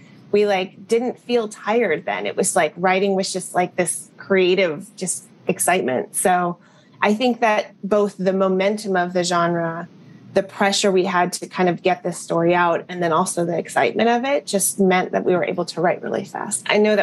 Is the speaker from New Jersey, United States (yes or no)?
no; Berkeley, California, United States; I grew up in Berkeley, and they were UC Berkeley alums